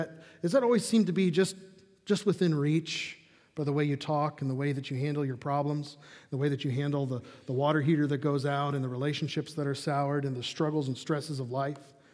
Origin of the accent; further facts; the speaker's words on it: Chicago, Illinois, United States; I am a born cynic because I grew up in Chicago. It's like the blood that oozes out of everything out of a Chicago native is cynicism.